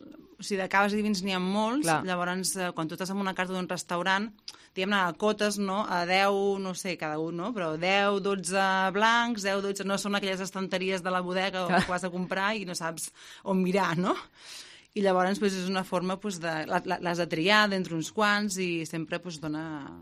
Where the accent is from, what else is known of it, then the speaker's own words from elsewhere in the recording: Lleida, Catalonia, Spain; now in Nulles, Spain; Sí, som de Lleida